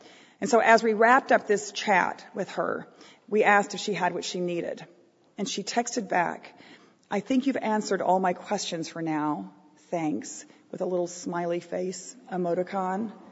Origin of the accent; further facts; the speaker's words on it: Texas, United States; And, you know, I grew up in Texas at a time when every movement that came through town, my folks were into.